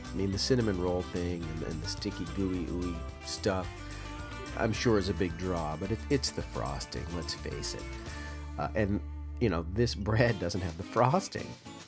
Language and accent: English; Massachusetts, United States; In fact, my hometown was land that was purchased by Miles Standish from Chief Massasoit himself. My town was founded in 1656. So there's a lot of history where I'm from.